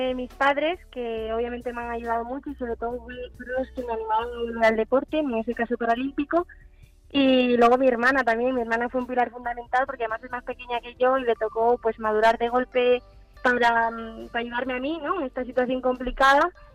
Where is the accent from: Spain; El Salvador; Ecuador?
Spain; Galicia; now in Madrid, Spain; yo me tuve que quedar en Madrid, aunque yo soy gallega, pero como estoy aquí viviendo por los entrenamientos y por las clases de la universidad, pues me quedé en Madrid.